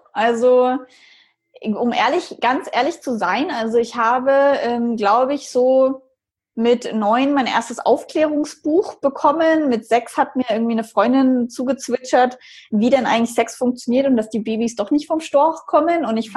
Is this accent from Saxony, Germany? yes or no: no; Bavaria, Germany; Aber ich bin aus Bayern, irgendwie so ganz traditionell katholisch eigentlich aufgewachsen.